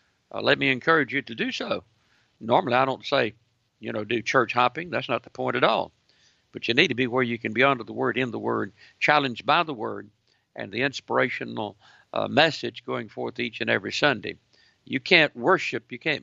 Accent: Georgia, United States; Pastor Glenn Davis from up in South Georgia, my home state

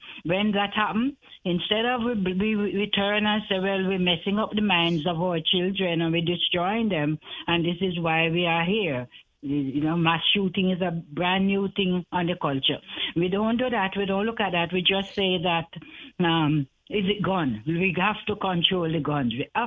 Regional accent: Jamaica; I grew up in Jamaica, right? And I grew up, as you say, less than 100 years ago in a culture that was relatively crime-free

